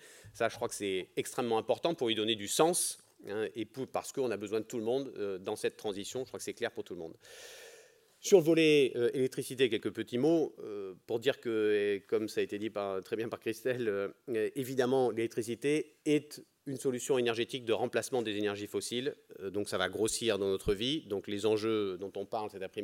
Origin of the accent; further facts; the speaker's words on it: Pyrenees, France; puisque vous savez que je viens des Pyrénées